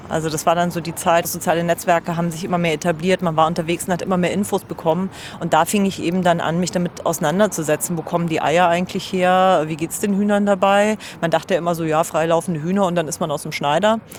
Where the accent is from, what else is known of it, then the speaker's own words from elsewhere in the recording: Bavaria, Germany; also born or lived in Austria; now in Berlin, Germany; Ich lebe in Berlin, ursprünglich bin ich aber aus Bayern. Ich bin in Österreich geboren, in Bayern groß geworden, kam zum Studieren hierher.